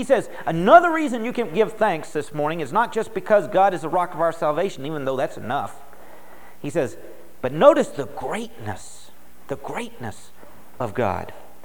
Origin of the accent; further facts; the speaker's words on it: United States; I'm an American. I'm proud of that.